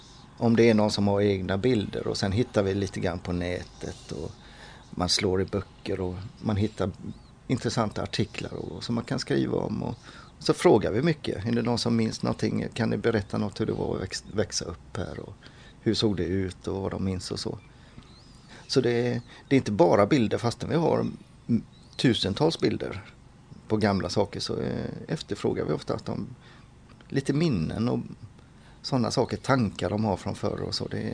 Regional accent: Gothenburg, Västra Götaland County, Sweden; now in Partille, Sweden; Men jag är född och uppvuxen i Göteborg. Jag är född i Masthugget, men jag bodde bara några år innan vi flyttade till Frölunda.

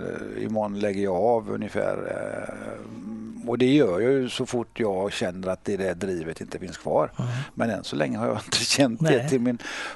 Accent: Gothenburg, Västra Götaland County, Sweden; I Backa, ja. På Hisingen.

